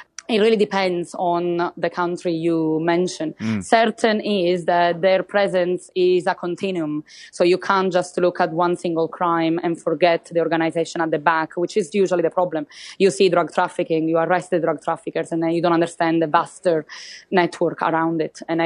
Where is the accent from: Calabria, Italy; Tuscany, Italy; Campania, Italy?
Calabria, Italy; I don't live in Germany, so I don't know about the German situation. But I come from Calabria